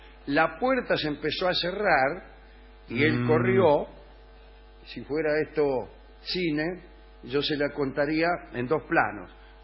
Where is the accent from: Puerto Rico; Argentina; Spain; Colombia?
Argentina; Baigorrita, Buenos Aires Province; Yo soy de Baigorrita.